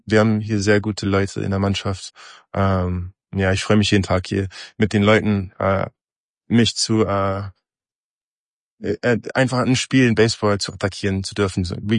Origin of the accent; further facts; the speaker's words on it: Berlin, Germany; als Berliner